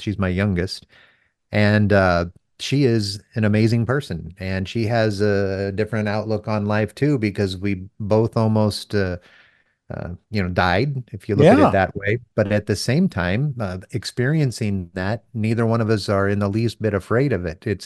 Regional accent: Texas, United States; I'm from Texas originally, and I've always spoken highly of Texas.

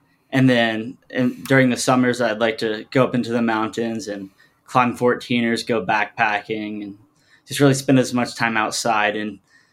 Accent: Boulder, Colorado, United States; So for the most part, I grew up here in Boulder, Colorado, ever since I moved here when I was four. I came through the public school system here.

